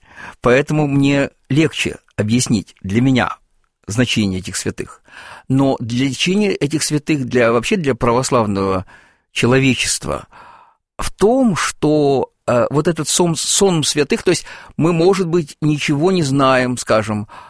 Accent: Kyiv, Ukraine; потому что я ведь из Киева родом, в мои юные годы лавра была, собственно, музеем

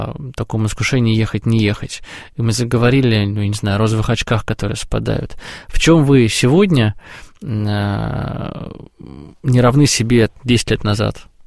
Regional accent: Syzran, Samara Oblast, Russia; я вот, например, из Сызрани.

